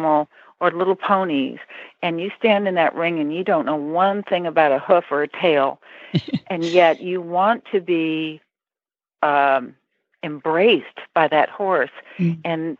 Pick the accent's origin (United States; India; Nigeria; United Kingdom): United Kingdom; England; I never had a round pin in my whole life because I'm an English girl.